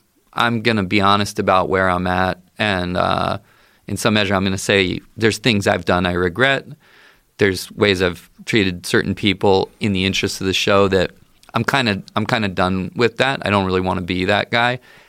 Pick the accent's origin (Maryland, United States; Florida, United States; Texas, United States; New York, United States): Maryland, United States; Baltimore; Because I grew up in the Baltimore area. He was on DC radio. He was on DC 101.